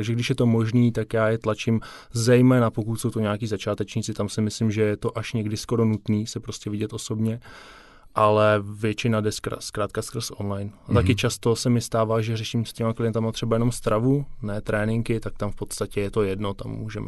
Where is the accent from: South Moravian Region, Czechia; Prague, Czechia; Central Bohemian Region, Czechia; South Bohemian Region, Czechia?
South Bohemian Region, Czechia; Tábor; jsem z Tábora, což je prostě menší město